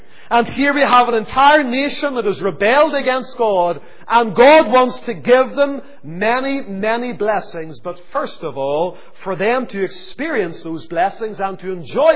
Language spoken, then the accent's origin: English; Lisburn, Northern Ireland, United Kingdom; born there; I was born in Lisburn in Lagan Valley Hospital